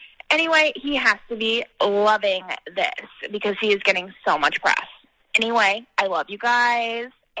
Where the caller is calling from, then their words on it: Chicago, Illinois, United States; I'm calling from Chicago.